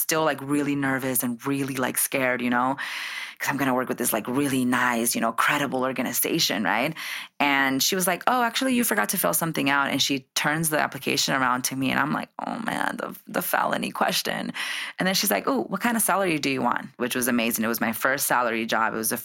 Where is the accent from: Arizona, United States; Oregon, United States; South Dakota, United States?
Arizona, United States; Tucson; also born or lived in California; I'm from Tucson and I'm from Cali. All I see is Mexicanos, you know, and white folks and a little bit of black folks.